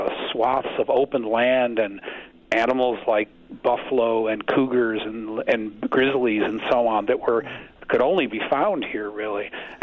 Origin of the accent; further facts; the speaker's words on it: Minnesota, United States; I'm from Minnesota originally. I've actually spent time up in northern Wisconsin.